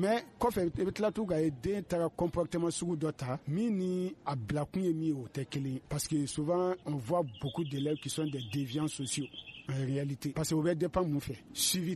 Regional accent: Mali; nous sommes tous des Maliens, nous sommes tous des Africains.

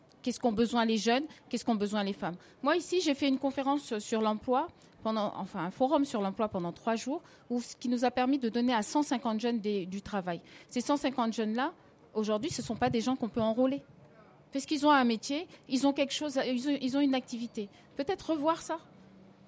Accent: Mali

